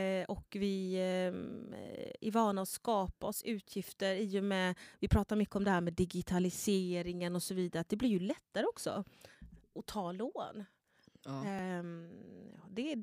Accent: Gothenburg, Västra Götaland County, Sweden; moved away as an adult; now in Stockholm, Sweden; Nej, alltså jag är född och uppvuxen i Göteborg. Mm. Men jag flyttade till Stockholm när jag var 19.

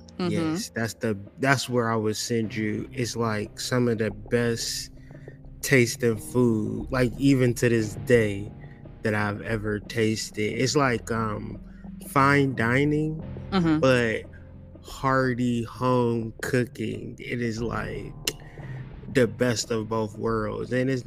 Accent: Akron, Ohio, United States; also born or lived in Boston; I was born in Boston, but I was raised in Akron, Ohio, and Northeast Ohio. So I'm mainly, that's my stomping ground.

